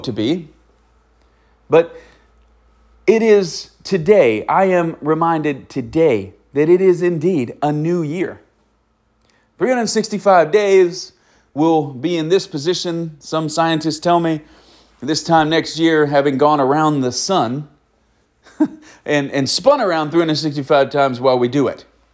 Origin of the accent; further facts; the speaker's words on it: United States; I know that in 24, the threat as an American